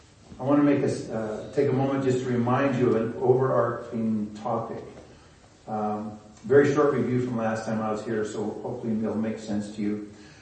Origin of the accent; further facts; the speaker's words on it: Canada; I mean, we're Canadian. We do those kind of things.